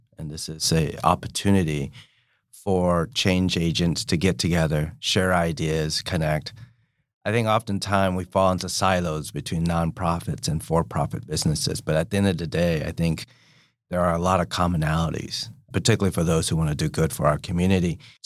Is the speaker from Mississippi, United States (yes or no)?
no; Tulsa, Oklahoma, United States; So growing up in Tulsa, you know, I grew up housing insecure, food insecure, physical insecurity as well.